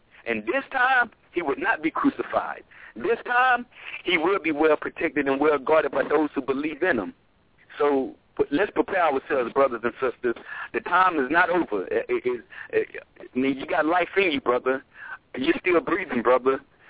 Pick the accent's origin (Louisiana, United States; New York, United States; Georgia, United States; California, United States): Georgia, United States; I'm 34 years of age, and I was born and raised in Georgia, and ever since I was born until the day I left Georgia, which was up to 2 years ago, Georgia has never had an earthquake.